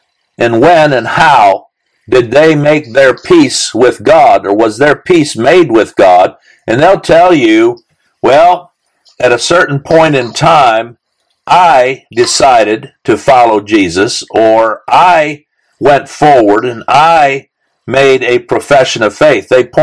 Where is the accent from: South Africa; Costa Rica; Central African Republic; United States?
Central African Republic; born or raised there; English is a second language